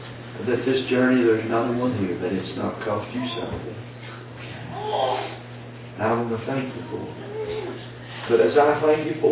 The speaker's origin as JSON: {"language": "English", "country": "United States", "said": "And I understand that's because I'm an American."}